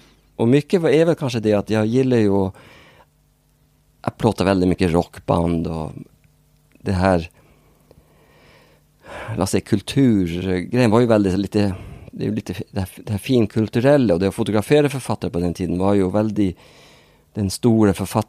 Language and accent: Swedish; Norway; Swedish is a second language; now in Sweden; det var ju liksom min dialekt, Norge, oj, var kommer du från?